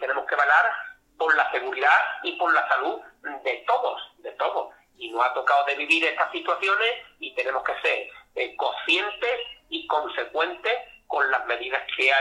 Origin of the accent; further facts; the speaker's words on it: Istán, Andalusia, Spain; yo hablo de mi pueblo, la gente de Istán son buena gente, como decimos los andaluces, somos buena gente.